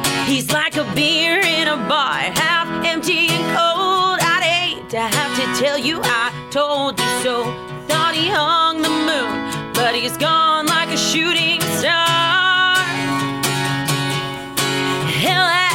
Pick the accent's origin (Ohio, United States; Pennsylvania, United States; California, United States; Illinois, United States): California, United States; Sacramento; And it's really funny because I'm from Sacramento, and we call Sacramento Sac.